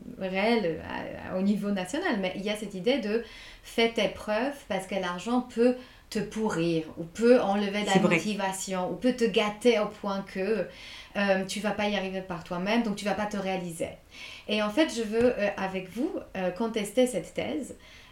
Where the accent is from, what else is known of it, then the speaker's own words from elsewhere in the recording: Poland; Moi, je suis polonaise